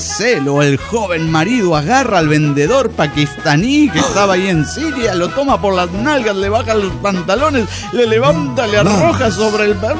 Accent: Cochabamba, Bolivia; de Cochabamba

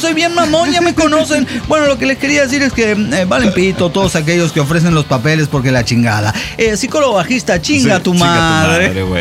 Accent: Tijuana, Baja California, Mexico; Somos todos de Tijuana.

